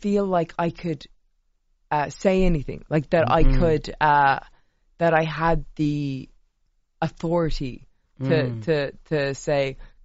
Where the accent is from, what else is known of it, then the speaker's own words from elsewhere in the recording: Ireland; I'm from Ireland.